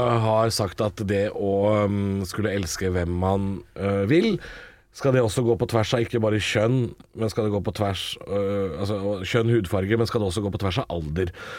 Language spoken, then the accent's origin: Norwegian; Drammen, Buskerud, Norway; sånn som i Drammen, min hjemby